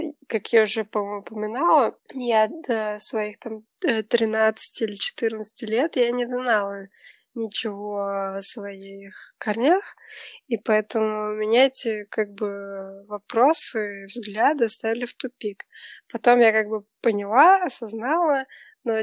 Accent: Moscow, Russia; И когда я представлялась, или когда говорила, откуда я говорила, из Москвы

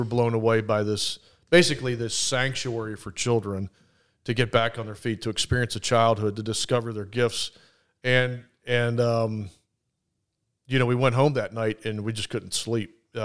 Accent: Atlanta, Georgia, United States; We moved to Atlanta, Georgia. So I grew up in Atlanta, mid-80s on, latchkey kid

